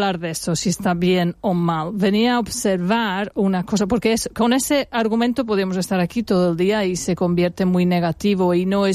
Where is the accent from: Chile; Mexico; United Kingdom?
United Kingdom; England; Spanish is a second language; now in Benidorm, Spain; porque soy inglesa, pero tengo un pie en cada campo.